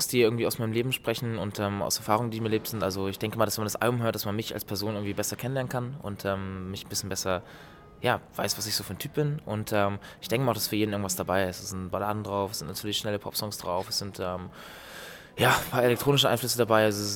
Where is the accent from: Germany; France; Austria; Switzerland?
Germany; North Germany; Ich habe in der Nähe vom Freizeitpark gewohnt, in meiner alten Heimat im Norden.